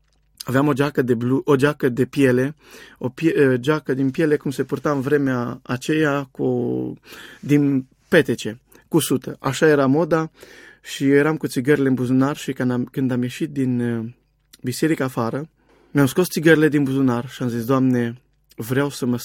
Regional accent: Borșa, Maramureș County, Romania; Maramureș, de unde sunt eu, deloc, din Borșa

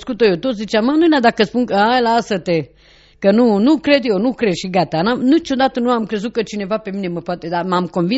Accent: Craiova, Dolj, Romania; now in Cluj-Napoca, Romania; Am venit de la Craiova la Cluj. Și am rămas la Cluj și ne-am căsătorit.

